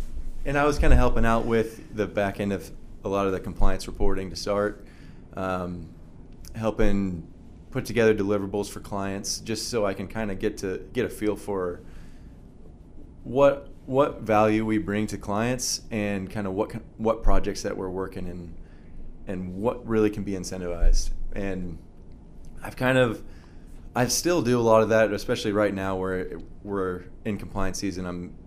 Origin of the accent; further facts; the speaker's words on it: Lafayette, Indiana, United States; Yeah, I'm from Lafayette, Indiana, a place you're very familiar with.